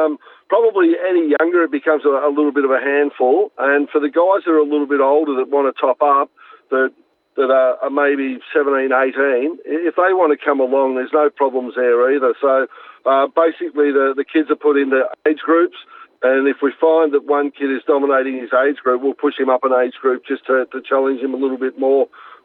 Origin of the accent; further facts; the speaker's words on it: Euroa, Victoria, Australia; born there; I was born in Euroa, and while that was a strong sporting place as such